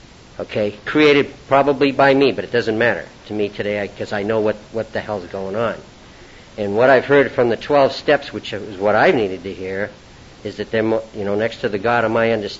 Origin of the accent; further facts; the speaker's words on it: East Coast, United States; also born or lived in Boston; I'm from the East Coast originally